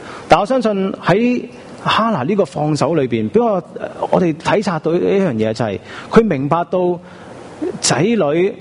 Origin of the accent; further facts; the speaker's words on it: China; 我们中国人，我们反而有很多人生了仔就剃晒头